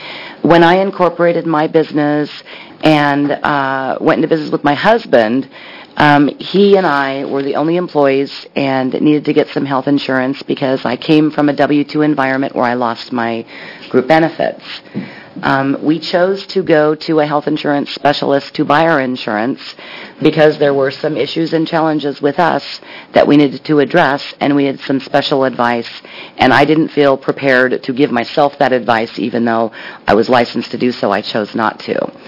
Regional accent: Oregon City, Oregon, United States; I do own a small business. I am from Oregon City

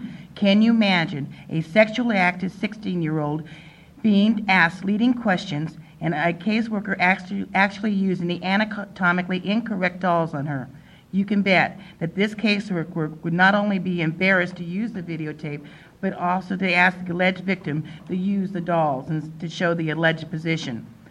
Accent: Glendale, Oregon, United States; I'm from Glendale, Oregon.

